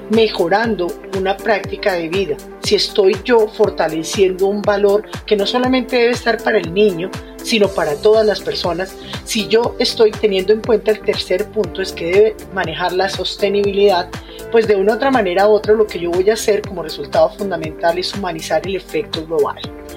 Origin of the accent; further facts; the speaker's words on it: Colombia; Hay empresas de las cuales nos tenemos que sentir orgullosos como colombianos